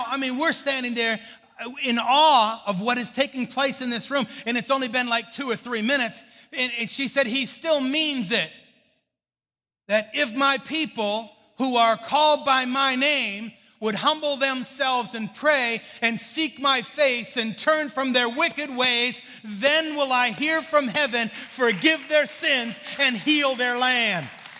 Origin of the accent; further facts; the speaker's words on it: Maine, United States; And I'm from Maine. You know, you eat anything out of the ground anytime you want it.